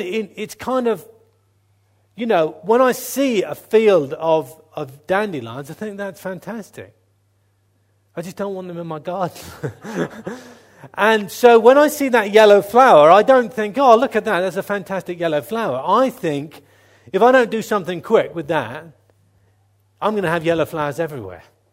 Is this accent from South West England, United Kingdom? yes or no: yes; South West England, United Kingdom; I mean, I'm from Cornwall